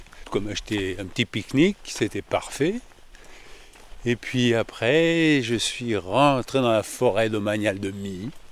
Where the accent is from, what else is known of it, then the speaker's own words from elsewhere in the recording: Strasbourg, Grand Est, France; Je viens de Strasbourg.